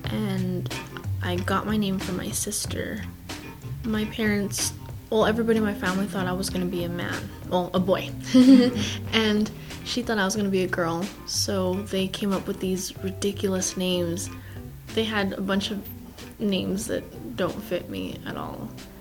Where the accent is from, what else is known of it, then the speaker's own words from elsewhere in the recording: Albuquerque, New Mexico, United States; I'm from Albuquerque, I'm from here. I lived in a trailer for a while, and it was really nice.